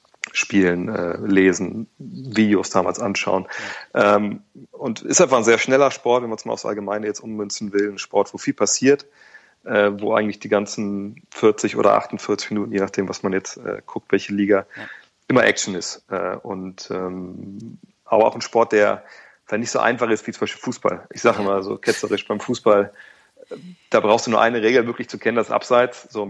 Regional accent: Wolfsburg, Lower Saxony, Germany; Ich komme aus Wolfsburg, da liegt es ja relativ nah.

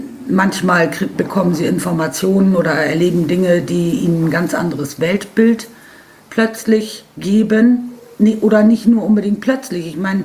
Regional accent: Bremerhaven, Bremen, Germany; born there; Ich bin in Bremerhaven geboren. Das ist jetzt fast 60 Jahre her.

